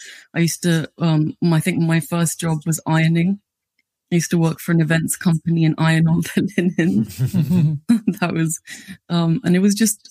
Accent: Delhi, India; So I grew up in Delhi. I'm Sikh, so I come from the Sikh community. And it was, not an easy place to grow up necessarily.

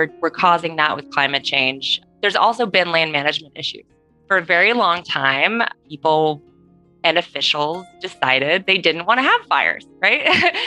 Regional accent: California, United States; But I, as you know, as a Californian, going into autumn is really when those risks start to peak anyway.

